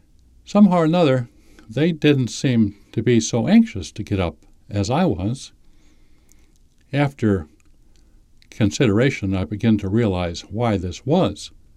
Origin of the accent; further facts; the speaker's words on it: Chicago, Illinois, United States; It was really tough growing up in Chicago.